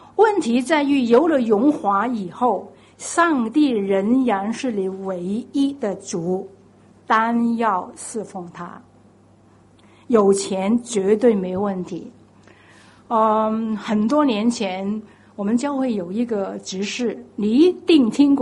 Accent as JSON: {"language": "Chinese", "region": "Guangdong", "country": "China", "accent": "Cantonese", "said": "然后呢，到我们广东话叫风山水起"}